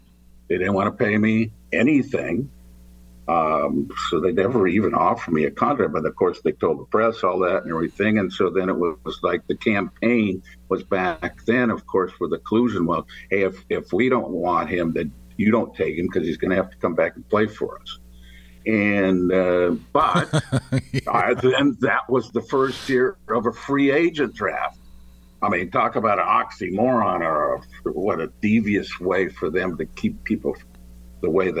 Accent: Pasadena, California, United States; because I was from Pasadena, and so I got to be around that.

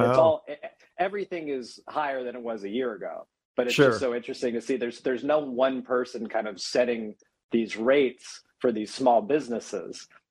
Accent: Tennessee, United States; Yeah, but I grew up in Tennessee, of all places. I grew up a Titans fan, and we didn't have the Grizzlies yet.

